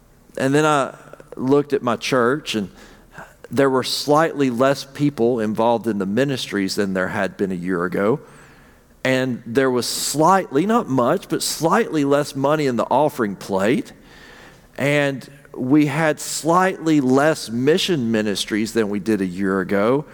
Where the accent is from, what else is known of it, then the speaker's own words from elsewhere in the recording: Appalachia, United States; And as an Appalachian, I give thanks for our musical offering today.